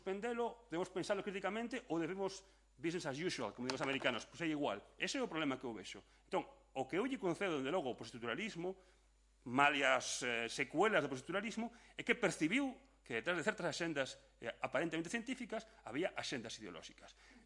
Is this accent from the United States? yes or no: yes; United States; igual que son americano